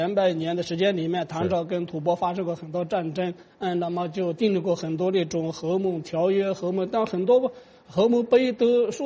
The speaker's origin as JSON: {"language": "Chinese", "region": "Tibet", "country": "China", "said": "按照我们西藏人的说法叫布"}